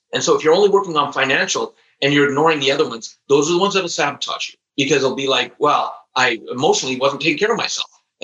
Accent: British Columbia, Canada; born there; also born or lived in Alberta; And also I live in Canada. We moved from British Columbia, where I was born, to Alberta.

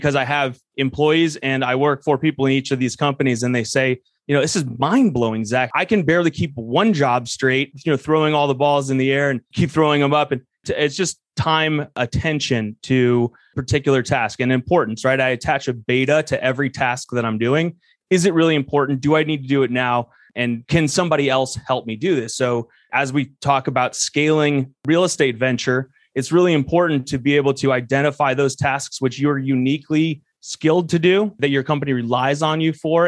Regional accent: Denver, Colorado, United States; I came from Denver, Colorado.

